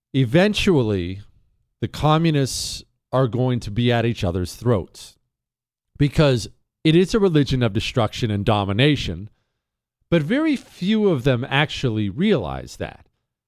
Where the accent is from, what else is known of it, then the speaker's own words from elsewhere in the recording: Rust Belt, United States; I know all kinds of these people because I grew up in the Rust Belt.